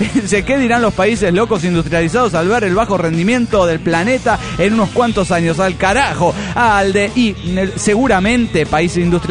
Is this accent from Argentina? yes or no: yes; Trelew, Chubut, Argentina; de la Patagonia, Trelew, Argentina.